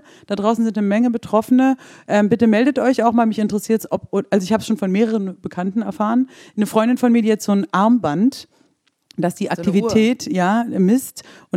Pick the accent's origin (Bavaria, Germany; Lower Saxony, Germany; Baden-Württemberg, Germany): Baden-Württemberg, Germany; Also ich bin ja aus dem Schwabenländle und wegwerfen ist ja gar nichts für mich.